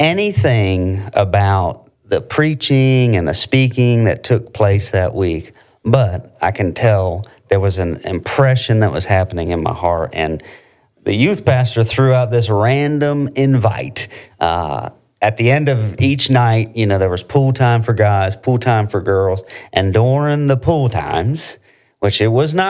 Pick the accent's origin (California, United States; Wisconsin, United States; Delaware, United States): Delaware, United States; now in Alabama, United States; I'm a Yankee. I grew up in Delaware, but here I am in Alabama.